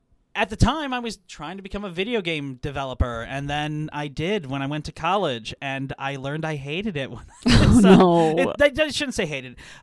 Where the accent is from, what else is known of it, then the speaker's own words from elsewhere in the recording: Midwest, United States; We're from the Midwest, obviously.